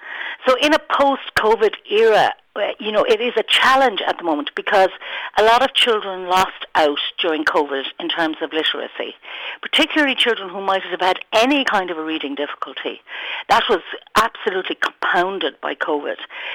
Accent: Galway, Connacht, Ireland; I'm from Galway, and having been born and reared here

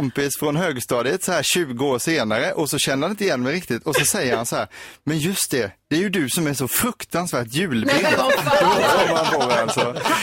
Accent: Karlskrona, Blekinge, Sweden; Från början så kommer jag från Karlskrona, en bondgård utanför Karlskrona. Så jag är uppväxt med kor och sådana grejer då.

